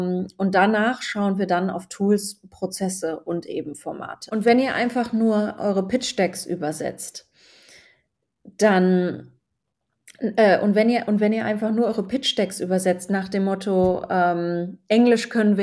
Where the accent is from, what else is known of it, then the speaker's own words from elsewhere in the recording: Germany; also born or lived in Switzerland; das ging mir als Deutsche in der Schweiz, by the way, auch so